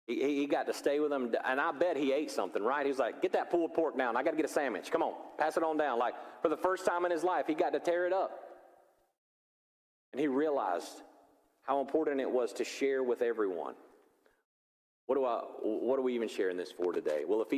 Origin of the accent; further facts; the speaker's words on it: the South, United States; I mean, we grew up here in the Bible Belt in the South.